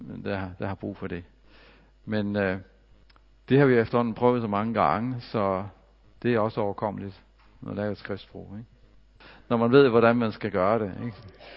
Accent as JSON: {"language": "Danish", "town": "Ikast", "region": "Central Denmark Region", "country": "Denmark", "also_born_or_lived": "North Jutland / Aarhus", "said": "Jeg er født i Nordjylland. Men ellers kommer jeg fra Ikast og Aarhus og sådan."}